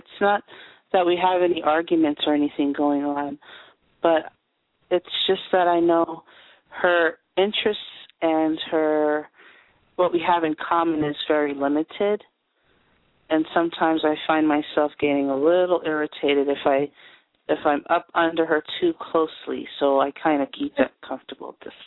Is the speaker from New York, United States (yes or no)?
yes; New York, United States; Oh, from New York.